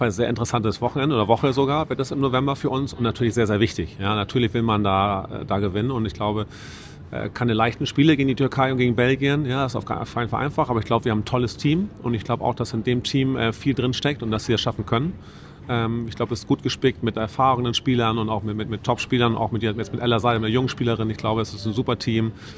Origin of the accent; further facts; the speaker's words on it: Hamburg, Germany; ich komme auch aus Hamburg.